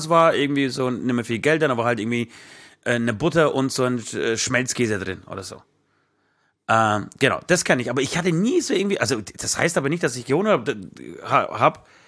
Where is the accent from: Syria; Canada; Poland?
Poland; Denn ihr wisst ja da draußen, ich komme ja aus Polen.